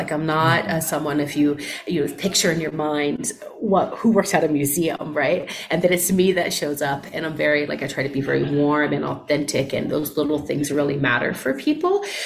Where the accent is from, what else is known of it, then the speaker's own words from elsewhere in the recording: Ohio, United States; also born or lived in New York; now in Denver, United States; A part of it also is I'm from New York, so the culture shock here has been, pretty. I want to say that I'm a New Yorker at heart. Like I am originally from Ohio, so I am a weird mix of nice and direct.